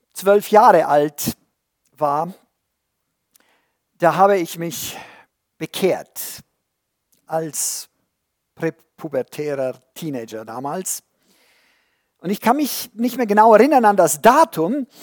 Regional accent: Transylvania, Romania; war bei uns in Siebenbürgen damals ein Spottwort

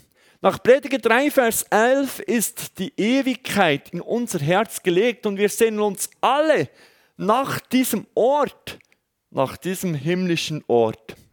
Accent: Switzerland; Genau, das fällt mir. Als Schweizer.

